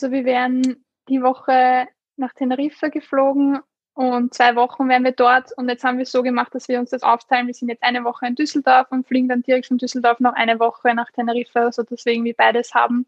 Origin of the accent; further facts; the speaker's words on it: Austria; Ja, also bei uns in Österreich gibt es eigentlich nur einen richtigen Nationalteamstützpunkt